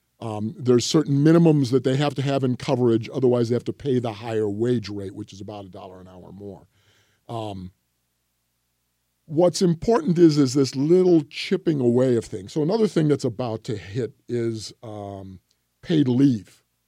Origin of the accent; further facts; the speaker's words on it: Illinois, United States; I'm from Illinois. They've legalized gambling.